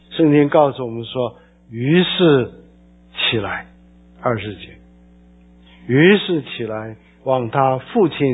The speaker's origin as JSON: {"language": "Chinese", "country": "China", "said": "犹太人的天，像我们中国人的天，就是神的意思。"}